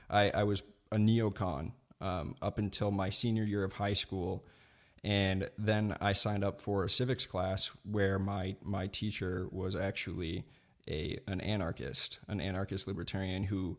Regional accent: Montana, United States; I grew up here in Montana, and my story as to how I came to libertarianism is pretty unconventional.

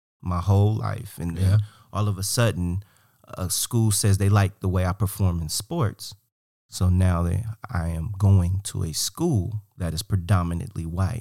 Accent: Cleveland, Ohio, United States; When we talk about who I am, I grew up in Cleveland, Ohio.

